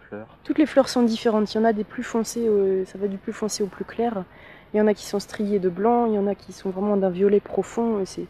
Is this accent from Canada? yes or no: no; Normandy, France; Parce que moi, je viens de Normandie.